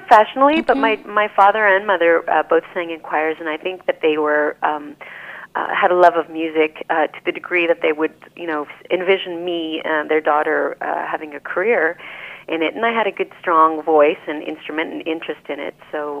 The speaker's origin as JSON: {"language": "English", "town": "Montreal", "region": "Quebec", "country": "Canada", "tie": "born or raised there", "moved": "yes", "lives_now": "Toronto, Canada", "said": "I grew up on the West Island of Montreal, and I have left Montreal about 10 years ago, and I've been in Toronto. I traveled around the world performing, but now live in Toronto."}